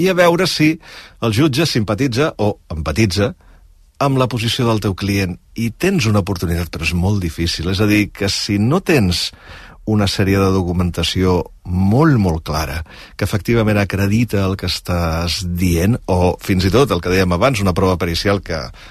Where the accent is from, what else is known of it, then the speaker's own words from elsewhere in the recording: Catalonia, Spain; Però, clar, la meva llengua és el català.